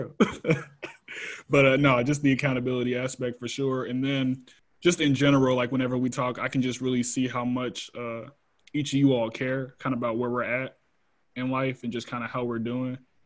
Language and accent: English; Homewood, Illinois, United States; So for my upbringing, I grew up in the Chicagoland area.